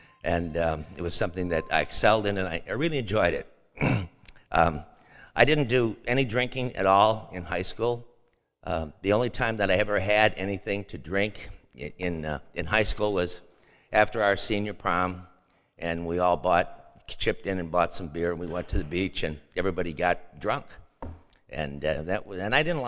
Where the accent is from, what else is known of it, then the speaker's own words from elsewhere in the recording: Chicago, Illinois, United States; also born or lived in Evergreen Park; I'm from Chicago. I was born in 1944 in Evergreen Park, Illinois. I'm from an Irish Catholic family, and my whole family on both sides came over from Ireland.